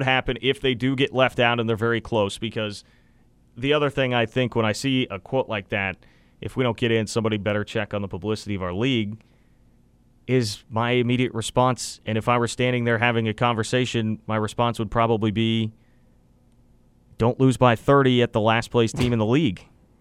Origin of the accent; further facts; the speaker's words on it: Kansas City, United States; All day, every day, growing up in Kansas City.